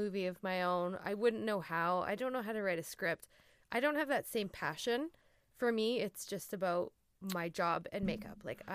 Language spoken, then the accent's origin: English; Scotland, United Kingdom; I'm Scottish, so I... Okay.